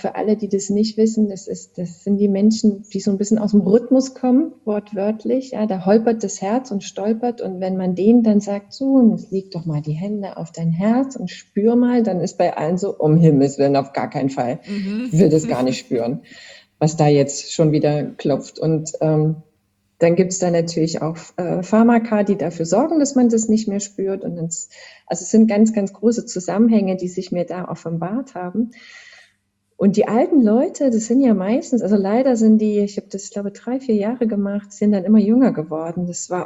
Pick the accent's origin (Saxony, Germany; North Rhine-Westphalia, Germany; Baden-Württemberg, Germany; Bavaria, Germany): Saxony, Germany; Chemnitz; Ich habe Abitur gemacht in Chemnitz. Du sagtest, das ist meine Heimatstadt.